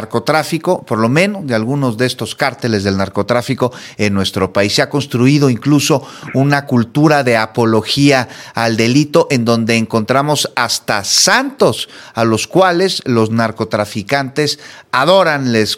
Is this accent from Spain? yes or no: no; Mexico; como mexicanos, como pueblo.